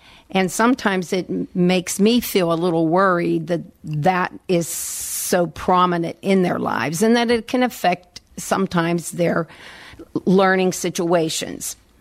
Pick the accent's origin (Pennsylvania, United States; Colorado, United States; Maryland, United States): Pennsylvania, United States; Natrona Heights; Yes, I enjoyed growing up in Natrona Heights.